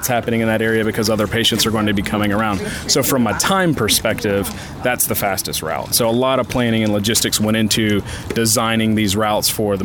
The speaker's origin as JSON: {"language": "English", "town": "Pensacola", "region": "Florida", "country": "United States", "tie": "born or raised there", "said": "You know, I grew up here in Pensacola"}